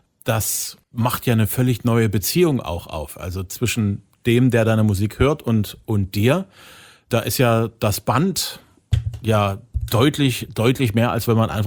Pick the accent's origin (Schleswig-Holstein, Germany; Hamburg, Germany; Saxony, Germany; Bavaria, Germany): Saxony, Germany; Zwickau; Am Wochenende in meiner Heimatstadt.